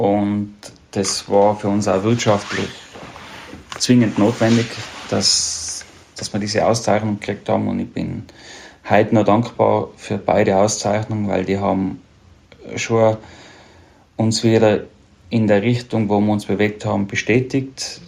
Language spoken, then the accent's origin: German; Tyrol, Austria; Wenn ich als Tiroler dickes Fell habe